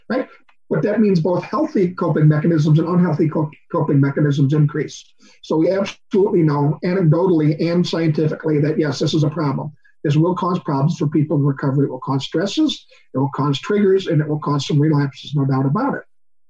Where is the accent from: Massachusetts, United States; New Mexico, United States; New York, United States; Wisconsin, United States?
Wisconsin, United States; safer at home is what they call it in my home state of Wisconsin here